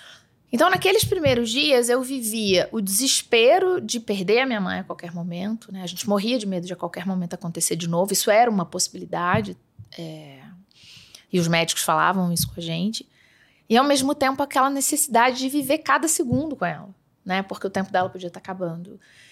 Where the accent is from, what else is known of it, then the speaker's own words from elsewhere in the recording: Petrópolis, Rio de Janeiro, Brazil; Nós somos de Petrópolis, mas foi por uma coincidência que a gente estava lá.